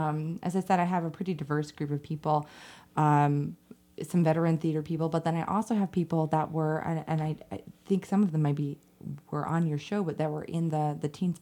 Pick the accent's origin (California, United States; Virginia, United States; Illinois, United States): Illinois, United States; Champaign-Urbana; I grew up in Champaign-Urbana, so I did a lot of like the local stuff.